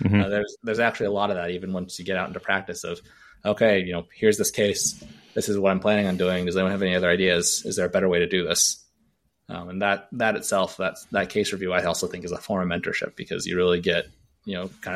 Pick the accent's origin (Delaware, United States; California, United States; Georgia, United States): California, United States; When I was in college, I grew up in California. I'd go home for breaks